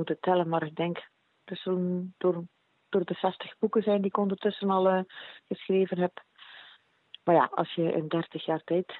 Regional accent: Zwevegem, Flanders, Belgium; born there; ik ben geboren in Zevegem in 61, dus ik ben niet meer zo jong.

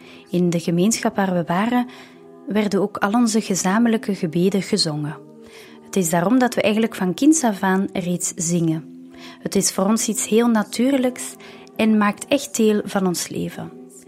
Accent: Ecuador; also born or lived in Germany; We zijn geboren in Duitsland, maar zijn opgegroeid in Zuid-Amerika, in Ecuador.

